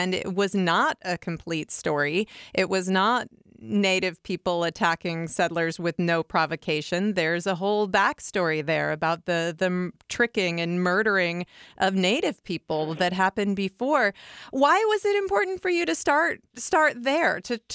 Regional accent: Iowa, United States; those of us who grew up in Iowa, at least when I grew up in Iowa, we took our fifth grade Iowa history class

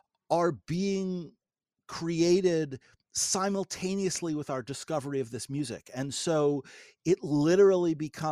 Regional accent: New York City, New York, United States; the very short version is that I grew up in New York City in a very diverse place, the son of a jazz musician.

